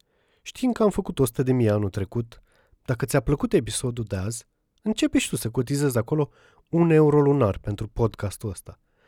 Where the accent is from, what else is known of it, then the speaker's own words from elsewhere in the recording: Piatra Neamț, Neamț County, Romania; sunt un moldovean din Piatra Neamț, cu părinți fără studii superioare, muncitor în fabrică